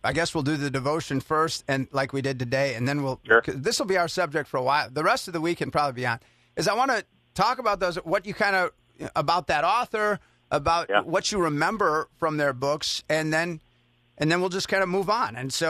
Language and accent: English; Milwaukee, Wisconsin, United States; I was raised in Milwaukee, and Wauwatosa is a suburb.